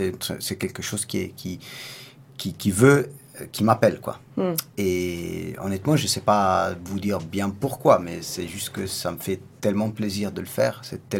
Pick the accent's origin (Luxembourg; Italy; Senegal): Italy; moved away; also born or lived in Spain; Moi, c'est vrai que je suis parti d'Italie. Quand je suis allé habiter en Espagne